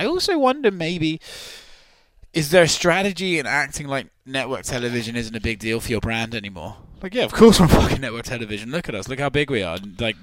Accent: United Kingdom; I'm British and Indian.

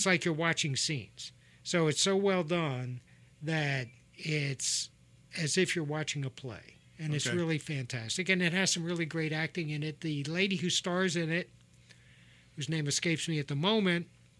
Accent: Washington, District of Columbia, United States; I grew up in the Washington, D.C. area, so there was Jell-Ofs and there was Garfinkel's.

